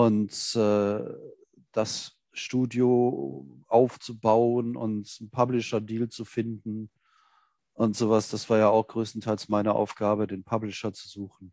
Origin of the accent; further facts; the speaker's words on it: North Rhine-Westphalia, Germany; now in Berlin, Germany; dass mir als Ruhrpottler und heutiger Wahlberliner, dass mir dieser Menschenschlag dort drüben einfach total liegt.